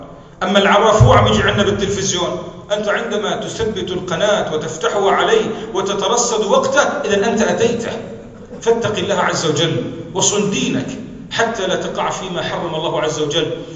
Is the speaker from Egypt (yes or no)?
no; North Governorate, Lebanon; لما كنا شباب في ريعان شبابنا كنا نجد أن بلدتنا متميزة عن بلدات مجاورة من مناطق الكورة، لأن فيها اختلاط بما يسمى العيش المشترك.